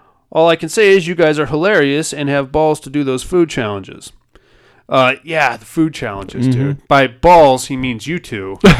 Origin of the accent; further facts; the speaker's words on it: Puyallup, Washington, United States; I'm from Puyallup. Is that how you pronounce that?